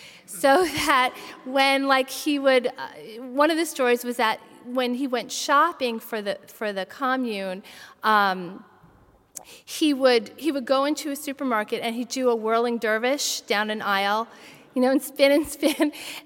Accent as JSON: {"language": "English", "town": "New York City", "region": "New York", "country": "United States", "tie": "born or raised there", "said": "What he didn't know is that I grew up in New York City, and one of my friends from childhood grew up to be a subway conductor in the New York City train system."}